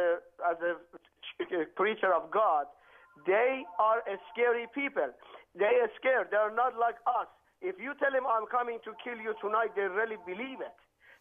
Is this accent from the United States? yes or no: no; Iran; I grew up in Iran in a Muslim family.